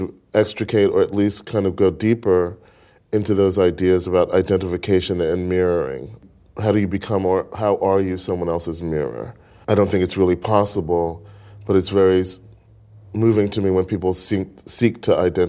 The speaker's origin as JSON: {"language": "English", "town": "Brooklyn", "region": "New York", "country": "United States", "tie": "born or raised there", "said": "I grew up in Brooklyn as well"}